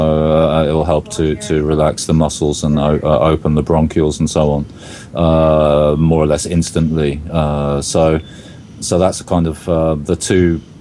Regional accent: England, United Kingdom; I ended up being flatlined at a hospital on more than one occasion growing up in England.

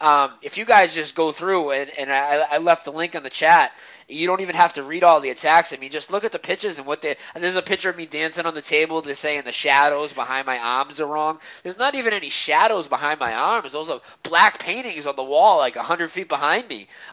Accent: Lowell, Massachusetts, United States; now in Lowell, United States; That's where I live. Lowell, Massachusetts. Okay? I'm 35 years old. … I was born in October 1977, and I'm from Lowell, Massachusetts.

